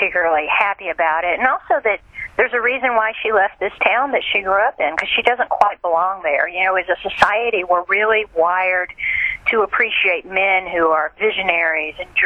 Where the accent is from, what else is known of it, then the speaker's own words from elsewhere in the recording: Georgia, United States; You know, obviously I'm a Southerner. I grew up in South Georgia.